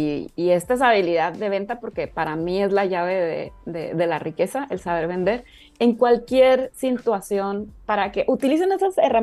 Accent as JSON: {"language": "Spanish", "town": "Mazatlán", "region": "Sinaloa", "country": "Mexico", "lives_now": "Monterrey, Mexico", "said": "Bueno, yo soy de Mazatlán, Sinaloa. Me vine a Monterrey a estudiar con un 100% de beca."}